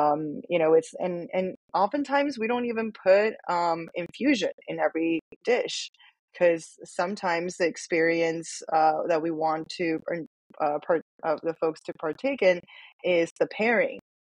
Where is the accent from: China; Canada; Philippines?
China; Chengdu, Sichuan; now in United States; when I started traveling in China after growing up in Chengdu, I was like, oh, wow, this is a really unique, special place